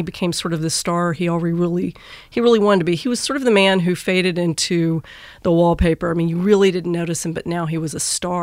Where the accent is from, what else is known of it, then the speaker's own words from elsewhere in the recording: Texas, United States; I'm from Texas, and we have certainly our share of wildfires.